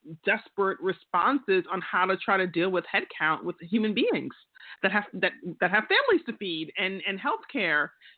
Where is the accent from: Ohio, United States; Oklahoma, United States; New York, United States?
New York, United States; Queens; I'm from Queens. That's how we do things, you know? We just talk.